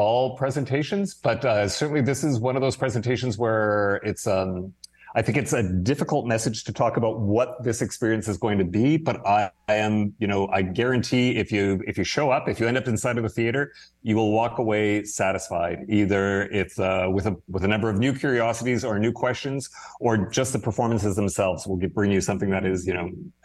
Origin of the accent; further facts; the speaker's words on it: Canada; being a Canadian